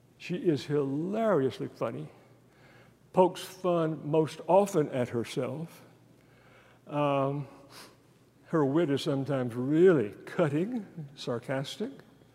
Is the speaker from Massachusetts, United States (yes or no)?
no; Texas, United States; I'm a redneck from East Texas, so I'm pretty good at it.